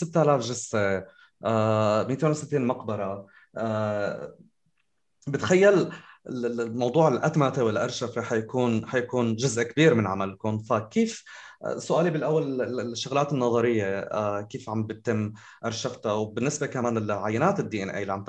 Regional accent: Northeast Syria, Syria; عندنا بسوريا بالشمال شرق سوريا 160 مقبره جماعيه

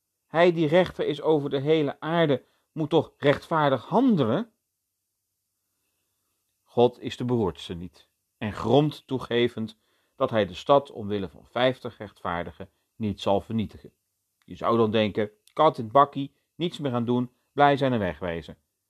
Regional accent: Netherlands; Daar zijn wij Nederlanders goed in.

